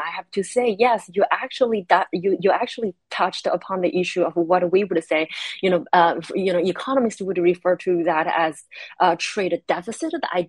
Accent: China; I grew up in China, and a lot of my relatives there are major consumers of Wisconsin ginseng.

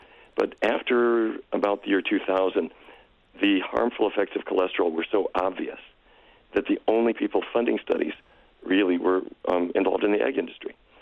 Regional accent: Fargo, North Dakota, United States; Well, I grew up in Fargo, and so I know well the Midwestern diet

